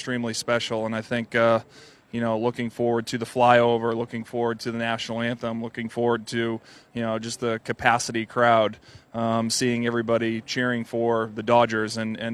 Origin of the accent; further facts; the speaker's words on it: Massachusetts, United States; now in Los Angeles, United States; I can remember, you know, growing up in Massachusetts going to the Red Sox games